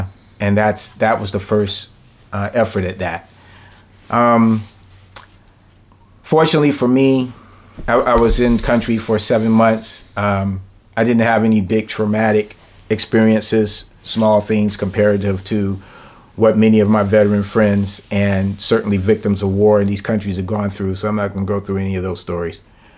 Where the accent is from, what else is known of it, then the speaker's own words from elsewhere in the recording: Fayetteville, North Carolina, United States; also born or lived in Virginia; I'm from Fayetteville, North Carolina, where Fort Bragg's located. So I grew up around the military most of my life. We moved to Virginia, but we moved near Fort Lee, so I still was around the military. Then we moved back to North Carolina.